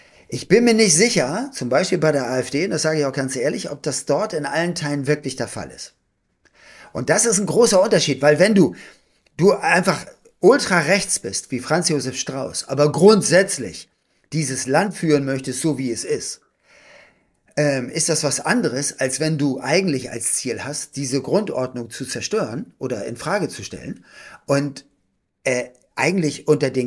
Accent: Hamburg, Germany; Und ich komme aus Hamburg, das heißt, wir kommen aus Westdeutschland sozusagen.

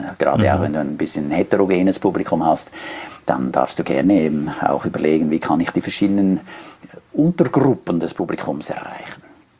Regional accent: Switzerland; ich komme aus der Schweiz.

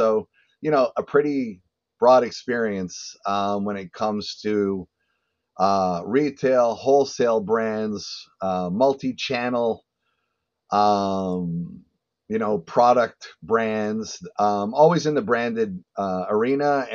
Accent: Montreal, Quebec, Canada; I'm originally from Montreal, Canada.

